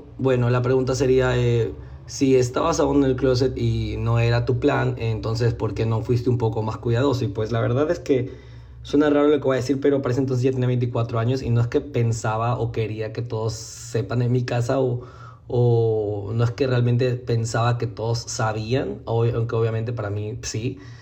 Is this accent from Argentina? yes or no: no; Ecuador; soy de Ecuador